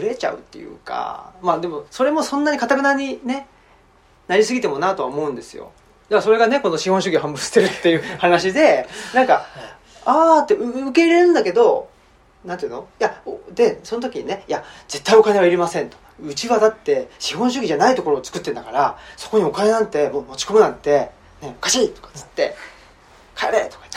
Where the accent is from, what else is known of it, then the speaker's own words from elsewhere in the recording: Urawa, Saitama, Japan; 僕埼玉県の浦和ってとこで育って、で僕83年生まれなんですけど、